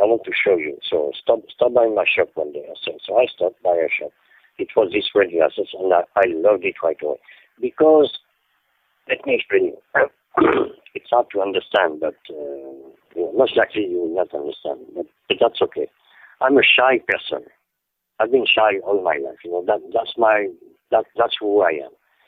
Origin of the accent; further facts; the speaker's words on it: Paris, Île-de-France, France; born there; English is a second language; But I was born in 1946 in Paris. So 1946, right after the war, my parents were very poor.